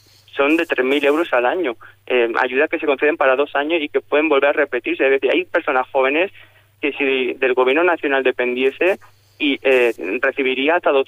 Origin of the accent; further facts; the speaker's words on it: Torre Pacheco, Region of Murcia, Spain; now in Murcia, Spain; yo que soy de Torre Pacheco, aunque llevo ya 10 años viviendo en Murcia ciudad